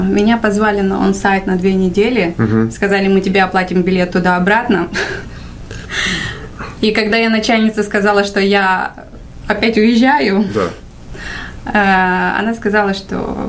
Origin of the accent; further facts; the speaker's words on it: Moldova; moved away; Я родом из Молдавии. Оттуда уехала лет такие 10, а то и больше назад. Угу. Я уехала вначале работать в Италию.